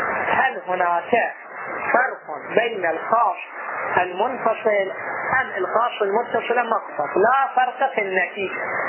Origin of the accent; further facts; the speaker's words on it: Karbala, Karbala Governorate, Iraq; العام الماضي احنا من كربلاء انا رحت